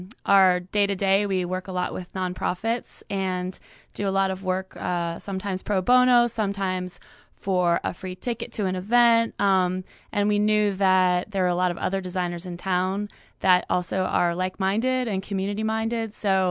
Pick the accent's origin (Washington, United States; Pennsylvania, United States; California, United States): Pennsylvania, United States; Pittsburgh; also born or lived in New York, United States; now in Charlottesville, United States; Well, I'm originally from Pittsburgh, and my husband and I moved to Charlottesville from New York about 5 years ago.